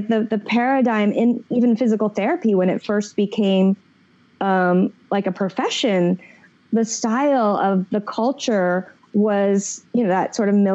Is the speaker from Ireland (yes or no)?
no; Midwest, United States; Like I'm from the Midwest too.